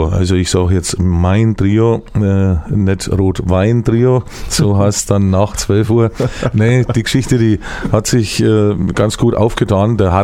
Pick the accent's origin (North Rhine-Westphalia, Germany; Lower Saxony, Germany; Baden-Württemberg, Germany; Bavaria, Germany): Bavaria, Germany; accent: Franconian; für meine fränkische Mundart, die teilweise vielleicht historisch nachempfunden ist